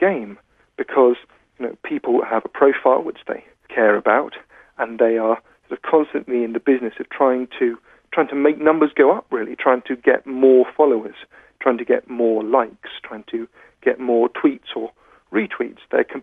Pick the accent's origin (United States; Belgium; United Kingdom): United Kingdom; I'm a British author and commentator on digital culture.